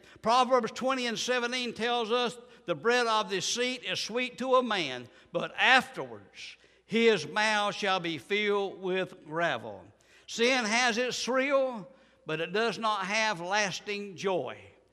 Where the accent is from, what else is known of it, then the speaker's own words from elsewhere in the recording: United States; born there; thank you, Lord, that I was born in the United States.